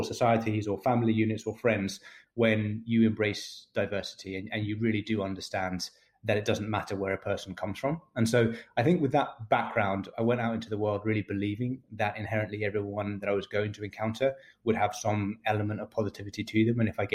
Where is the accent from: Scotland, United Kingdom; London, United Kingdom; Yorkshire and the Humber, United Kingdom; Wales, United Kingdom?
Scotland, United Kingdom; my father is Scottish and I grew up in Scotland, and that's sort of where I feel like my roots are. But my mother is mm-hmm. Is South American. She's Colombian